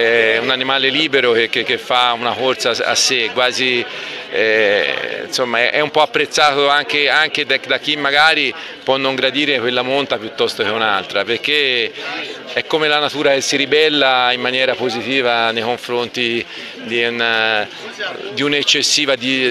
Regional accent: Siena, Tuscany, Italy; quindi io sono un senese

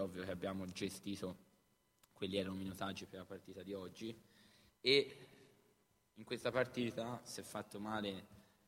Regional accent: Siena, Tuscany, Italy; per me, che sono senese, che sia nella mia città, una città che non ho bisogno che mi rimanga nel cuore e che non mi ha adottato, perché ci sono nato, ci sono cresciuto, ho la mia famiglia e i miei amici.

